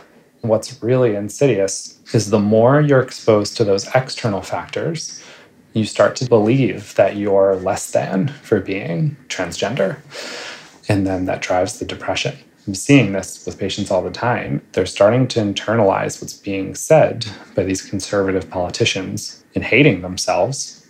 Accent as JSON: {"language": "English", "town": "Pittsburgh", "region": "Pennsylvania", "country": "United States", "tie": "born or raised there", "said": "I grew up in Pittsburgh in a community that wasn't accepting of gay people."}